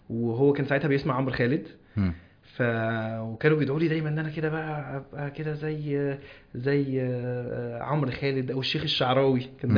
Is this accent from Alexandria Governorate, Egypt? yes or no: yes; Alexandria, Alexandria Governorate, Egypt; انا اسكندراني